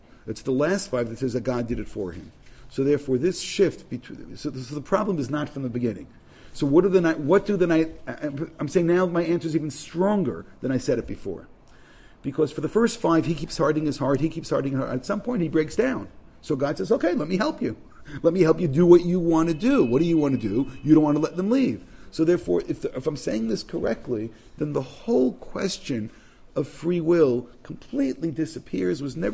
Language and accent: English; Brooklyn, New York, United States; Listen, we come from Brooklyn, right? From a place in Brooklyn called Bensonhurst, right?